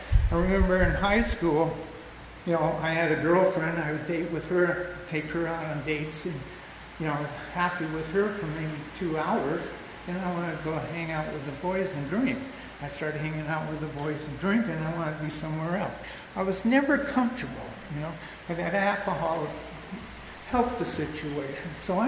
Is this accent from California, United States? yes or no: yes; Long Beach, California, United States; I was born and raised in Long Beach, and my parents were Mormons, of all things.